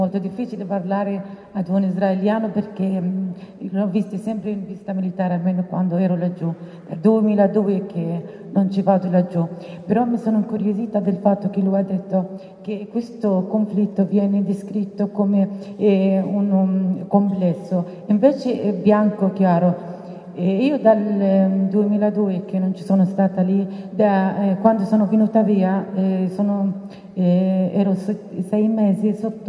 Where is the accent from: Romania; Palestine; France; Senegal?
Palestine; Italian is a second language; now in Italy; Anche io sono una palestinese che è nata e cresciuta in Palestina